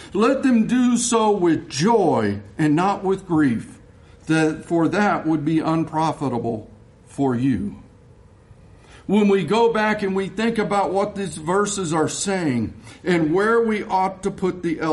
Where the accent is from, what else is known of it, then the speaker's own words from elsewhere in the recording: Texas, United States; I love Dr. Pepper. I grew up in Texas.